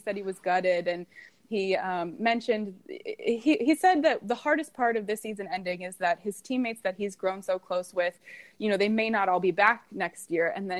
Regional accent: Tampa, Florida, United States; Yeah, I am from the Tampa Bay area. being from that area, I think I feel a little pride

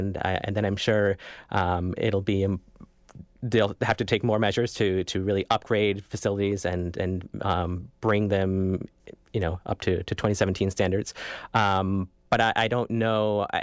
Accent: Minneapolis, Minnesota, United States; I mean, I'm born and raised in Minneapolis

